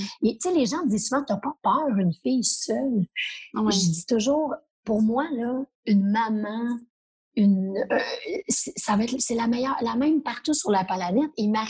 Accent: Canada; Puis même le Canada, tu sais, je suis canadienne, puis on n'est pas parfait.

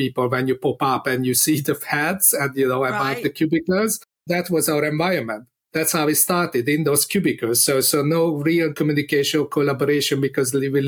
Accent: Budapest, Hungary; English is a second language; now in United Kingdom; Then in Budapest, where I'm originally from, was born, and probably you can tell from my accent. And then came to the UK. So 10 years now in the UK

